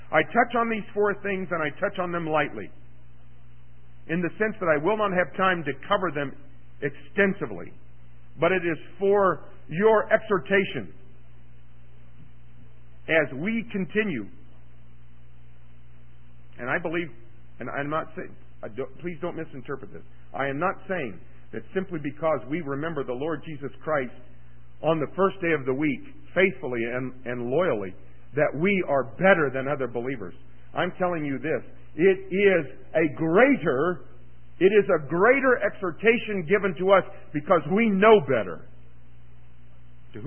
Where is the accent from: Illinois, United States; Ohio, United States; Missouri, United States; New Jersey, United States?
Missouri, United States; Kansas City; I'm from Kansas City, and I'm merely a fan of the Chiefs.